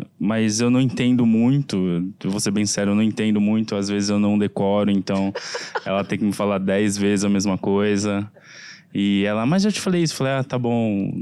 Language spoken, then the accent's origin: Portuguese; South Korea; Eu sou coreano...